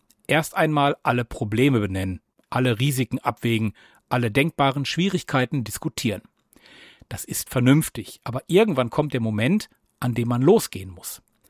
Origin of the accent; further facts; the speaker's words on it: Recklinghausen, North Rhine-Westphalia, Germany; Für meine Heimatstadt Recklinghausen und die Nachbarstadt Herten ist ein gemeinsamer pastoraler Raum ebenfalls vorgesehen.